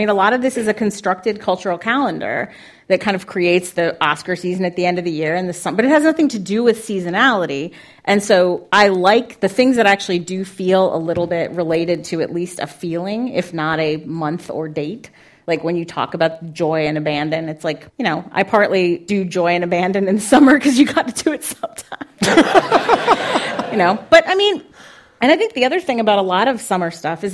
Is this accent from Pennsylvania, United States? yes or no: yes; Pennsylvania, United States; You know, I grew up outside Philadelphia where there are seasons, like where there's a pretty regular seasonality.